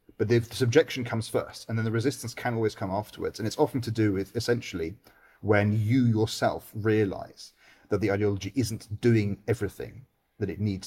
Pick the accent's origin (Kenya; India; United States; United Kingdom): United Kingdom; speaking as a Brit now going in Italy and, you know, having been to America in the past